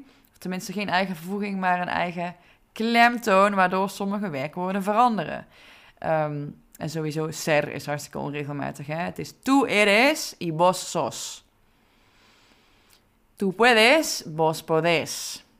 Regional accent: North Brabant, Netherlands; Dus zoals je hoort ben ik een Brabander en heb ik de Franse R achter in mijn keel.

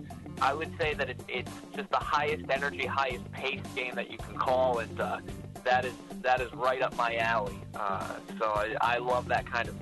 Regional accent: New York, United States; So I came out here from the East Coast. I'm a New Yorker. I wear that on my sleeve.

